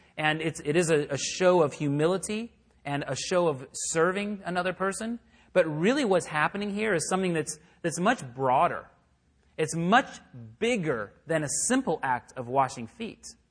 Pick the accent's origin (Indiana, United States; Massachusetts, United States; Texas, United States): Texas, United States; because growing up in Texas, you know, 100 degree summers, that was brutal.